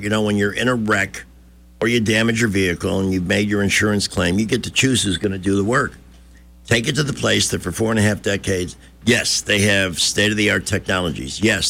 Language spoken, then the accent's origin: English; Chicago, Illinois, United States; We're from Chicago. This toy radio station's a bad joke on both of us.